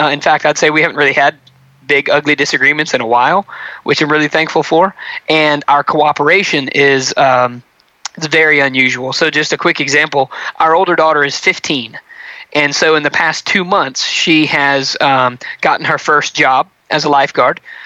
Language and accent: English; Anniston, Alabama, United States; I grew up actually in the town that we live in. It's a small town in Alabama called Anniston.